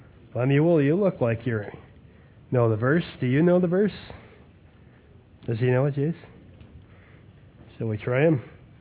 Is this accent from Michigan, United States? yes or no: yes; Michigan, United States; I'm from Michigan, and I'm really glad to see you this morning.